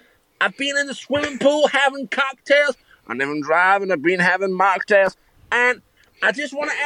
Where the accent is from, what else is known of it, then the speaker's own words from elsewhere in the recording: Nashville, Tennessee, United States; here, and I'm from Nashville.